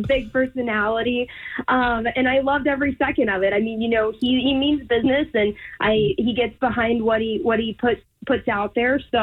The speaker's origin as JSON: {"language": "English", "region": "Mississippi", "country": "United States", "tie": "born or raised there", "said": "So I grew up in Mississippi, so this movie is super special to me."}